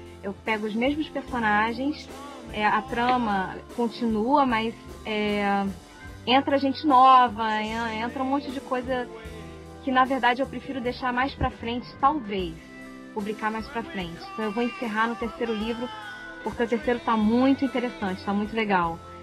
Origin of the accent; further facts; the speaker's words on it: Rio de Janeiro, Brazil; porque eu sou carioca.